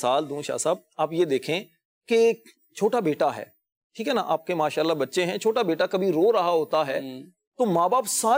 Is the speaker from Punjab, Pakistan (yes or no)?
yes; Hasilpur, Punjab, Pakistan; ہمارا شہر حاصل پور، ہمارا شہر ہے،